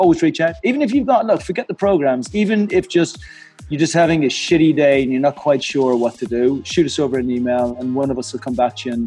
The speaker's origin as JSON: {"language": "English", "country": "Ireland", "said": "I'm Irish"}